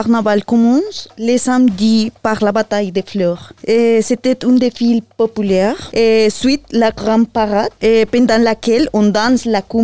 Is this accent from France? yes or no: no; Colombia; je viens de Colombie et j'ai 31 ans.